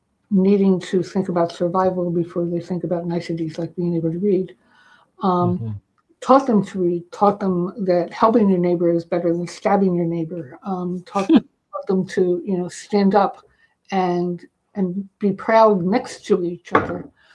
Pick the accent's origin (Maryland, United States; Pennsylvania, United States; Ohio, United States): Maryland, United States; Baltimore; now in Maine, United States; and I grew up in Baltimore, and I survived Baltimore. I don't want to go back to Baltimore because, you know, I'm not that tough anymore. I'm different tough. I'm Maine tough now.